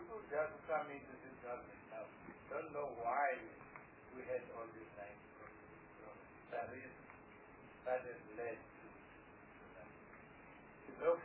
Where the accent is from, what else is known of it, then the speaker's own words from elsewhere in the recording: South Africa; because we are all South African and we are talking to South Africans.